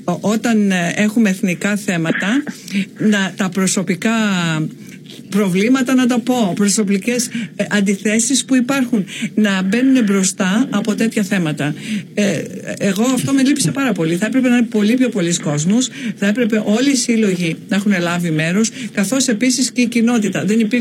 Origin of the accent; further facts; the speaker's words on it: Peloponnese, Greece; είμαι και από τη Λεκωνική